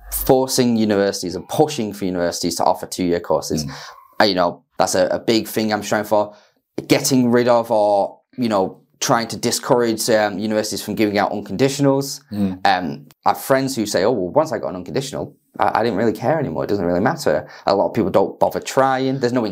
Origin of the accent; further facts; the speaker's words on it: Salford, North West England, United Kingdom; now in West Lancashire, United Kingdom; I live in West Lancashire. I have done now for about 5 years. I was studying at the university. But I come from Salford, so incredibly working class area in Manchester.